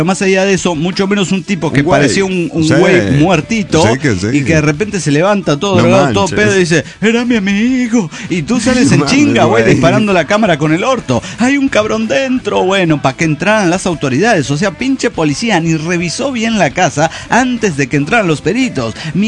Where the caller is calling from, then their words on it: Tecate, Baja California, Mexico; de Tecate, Baja California.